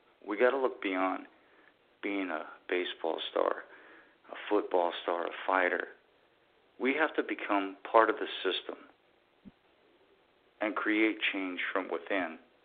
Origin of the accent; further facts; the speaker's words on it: United States; And I'm American Indian.